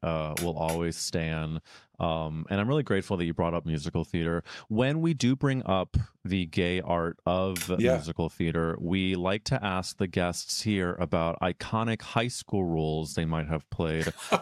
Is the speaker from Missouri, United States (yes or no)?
yes; St. Louis, Missouri, United States; I just also love the Midwestern lore as a fellow Midwesterner. I'm from St. Louis, Missouri. It's not quite Wisconsin